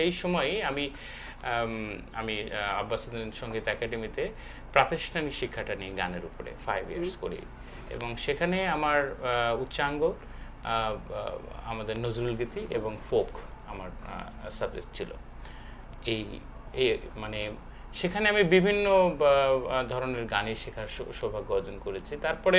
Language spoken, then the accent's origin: Bangla; Gaibandha, Rangpur Division, Bangladesh; born there; যেহেতু আমার নানার বাড়িতে আমি মানুষ হয়েছি, আমার জন্ম হয়েছে গাইবান্ধা, আমার দাদার বাড়ি বগুড়ায়।